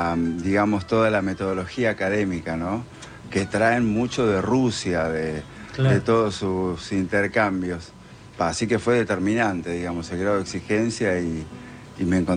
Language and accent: Spanish; Comodoro Rivadavia, Chubut, Argentina; yo soy de Comodoro Rivadavia, y estudié allá